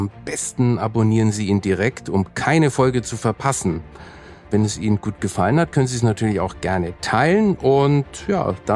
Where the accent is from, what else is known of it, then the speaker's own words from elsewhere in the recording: Nuremberg, Bavaria, Germany; Ich bin zwar in Nürnberg aufgewachsen und ich weiß, das passt nicht so, aber meine Mutter kommt aus Nordrhein-Westfalen, aus Hattingen